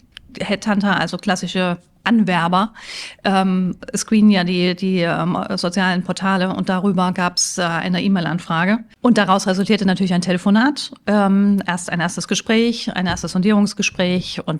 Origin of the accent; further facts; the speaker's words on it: Mainz, Rhineland-Palatinate, Germany; ich bin ja Mainzerin